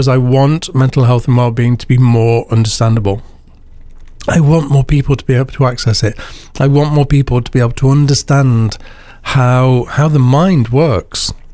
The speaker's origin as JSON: {"language": "English", "town": "Mansfield", "region": "England", "country": "United Kingdom", "said": "I'm from Mansfield originally"}